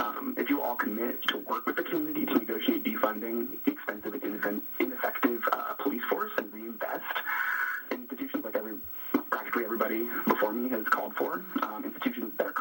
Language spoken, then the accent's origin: English; Santa Cruz, California, United States; Max, I was born and raised in Santa Cruz, but I'm not proud of my hometown.